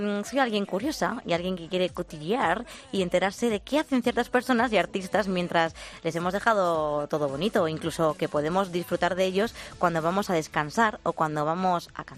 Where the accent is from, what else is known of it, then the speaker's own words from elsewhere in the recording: Medina del Campo, Castile and León, Spain; Porque yo soy de Medina del Campo.